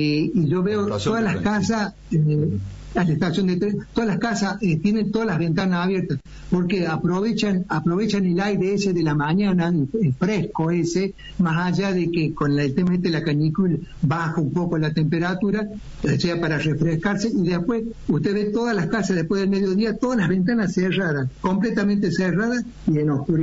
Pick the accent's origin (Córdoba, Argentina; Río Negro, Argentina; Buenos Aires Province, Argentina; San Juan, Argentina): Córdoba, Argentina; Yo soy de Barrio Jardín, o sea, no voy a decir de qué equipo soy, pero soy de Barrio Jardín, nacido y criado